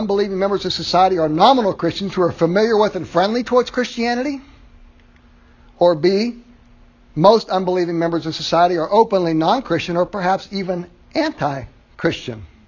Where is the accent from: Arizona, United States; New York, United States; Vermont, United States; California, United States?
Arizona, United States; Phoenix; now in Arkansas, United States; we came from the West, Sandy and I. We grew up in Phoenix. And there was a very pronounced difference. We moved to Arkansas.